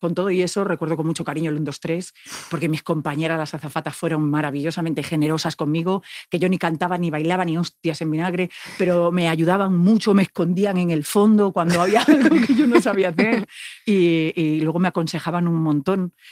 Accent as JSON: {"language": "Spanish", "town": "Ferrol", "region": "Galicia", "country": "Spain", "said": "Claro, que yo además soy de un polígono, que soy poligonera. O sea, que yo soy de polígono de Caranza."}